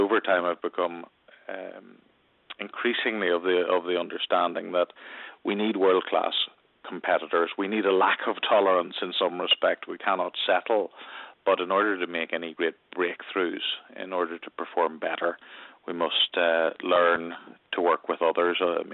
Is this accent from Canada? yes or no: no; Northern Ireland, United Kingdom; I grew up in Northern Ireland, where there was conflict for many years